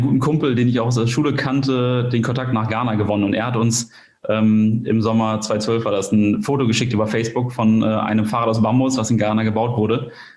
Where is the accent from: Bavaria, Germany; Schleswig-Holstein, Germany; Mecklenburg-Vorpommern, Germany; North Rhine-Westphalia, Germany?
Schleswig-Holstein, Germany; Kiel; bin 29 Jahre alt und komme aus Kiel.